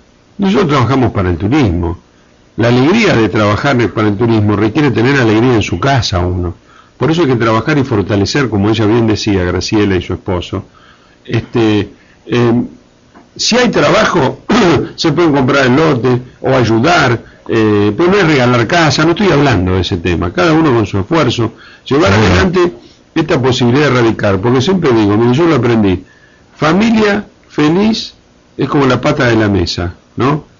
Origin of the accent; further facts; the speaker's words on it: Italy; now in Pinamar, Argentina; cuando vinimos en el año 51, mi papá de Italia, yo soy italiano